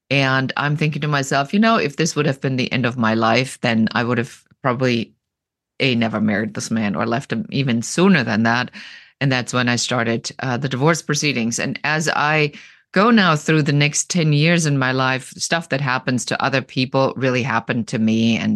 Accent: Germany; English is a second language; I come originally from Germany, so you probably hear still a little bit of an accent.

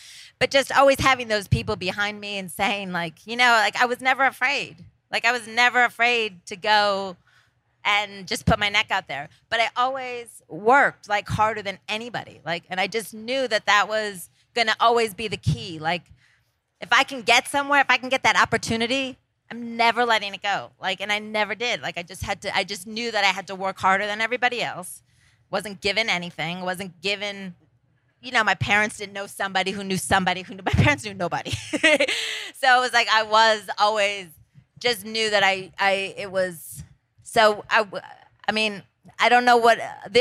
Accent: Scranton, Pennsylvania, United States; I mean, I'm from Scranton, Pennsylvania. I'm not supposed to be here.

